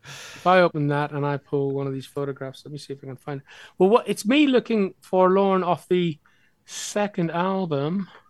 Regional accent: Derry, Northern Ireland, United Kingdom; In Derry, they're putting a mural of me up on the gable end of the row of houses I grew up in Clarendon Street in the town centre.

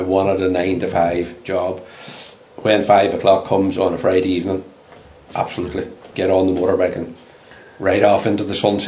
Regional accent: Frosses, Ulster, Ireland; when I grew up in Frosses, there was three pubs, there was, I think, four shops, there was lots of activity, and literally all of that is gone now.

